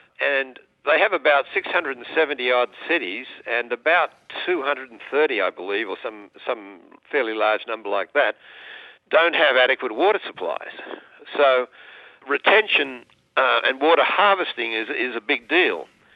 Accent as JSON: {"language": "English", "country": "United States", "said": "Well, I'm not sure about that, actually, as an American."}